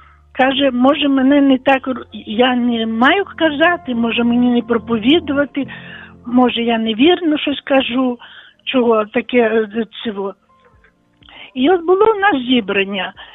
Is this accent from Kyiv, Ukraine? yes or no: no; Volyn Oblast, Ukraine; Я ж з Волині, і то з Полісся приїхав.